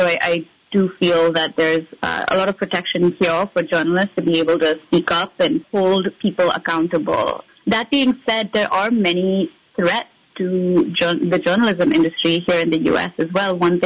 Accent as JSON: {"language": "English", "country": "India", "said": "I'm originally from India"}